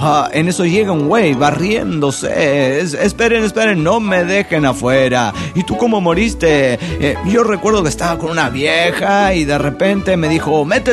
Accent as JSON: {"language": "Spanish", "town": "Zapopan", "region": "Jalisco", "country": "Mexico", "said": "de Zapopan, Jalisco."}